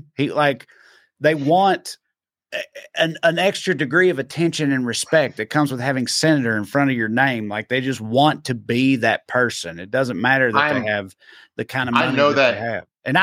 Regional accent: Salina, Kansas, United States; Like, growing up in Salina, I never in my life thought I would see gay marriage be legal.

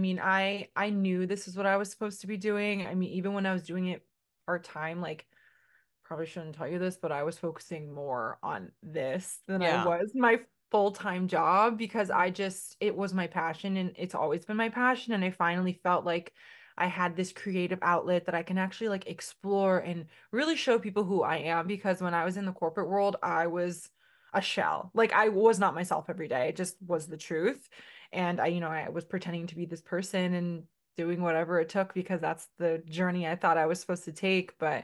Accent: Boston, Massachusetts, United States; I'm from Boston, but you can probably find me in New York. I'm always going back and forth.

